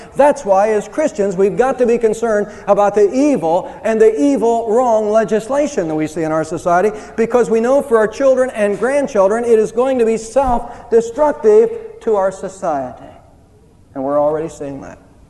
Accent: Texas, United States; And sometimes we flaunt that in Texas. I'm a Texan.

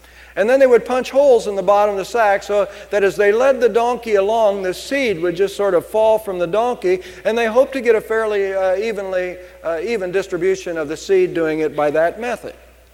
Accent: United States; I am here and I'm from America

